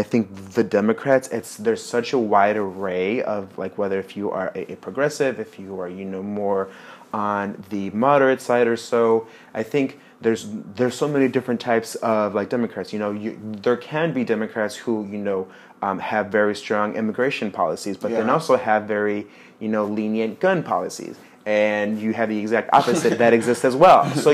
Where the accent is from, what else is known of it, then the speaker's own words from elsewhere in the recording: United States; born there; I was born in America, you know